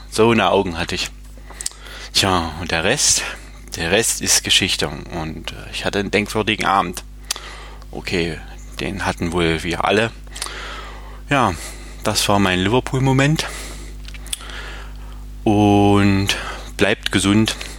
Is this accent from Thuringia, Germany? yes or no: no; Halle, Saxony-Anhalt, Germany; ich komme aus Hall an der Saale.